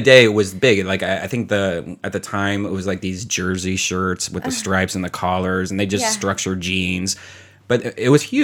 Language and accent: English; Ohio, United States; I'm from Ohio, so screw blue